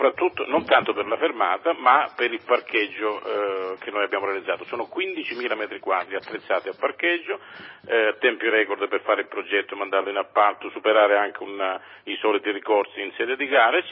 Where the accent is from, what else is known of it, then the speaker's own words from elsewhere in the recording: Calabria, Italy; E la particolarità è che io sono calabrese, però questa volta, lavorando in Lombardia, mi sono adeguato ai tempi lombardi.